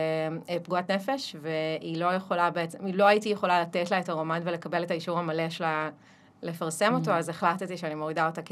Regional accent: Beersheba, Southern District, Israel; נכון, שם גדלתי.

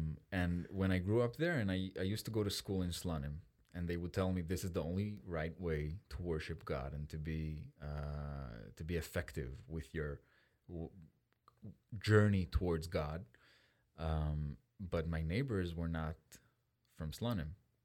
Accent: Jerusalem, Jerusalem District, Israel; I grew up in Jerusalem in a neighborhood called Har Nof, which is in the western part of the city. It's... mostly ultra-Orthodox

